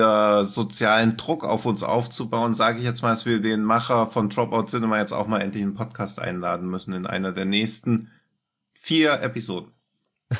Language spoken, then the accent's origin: German; Berlin, Germany; Das sage ich aber auch als Berliner.